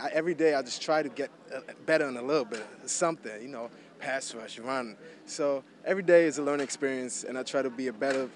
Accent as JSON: {"language": "English", "country": "Germany", "tie": "born or raised there", "second_language": "English", "moved": "as an adult", "lives_now": "United States", "said": "I grew up in Germany, and I was 18 when I graduated from my German high school, but I didn't speak English at that point. And that's when I came to America and had to go to high school."}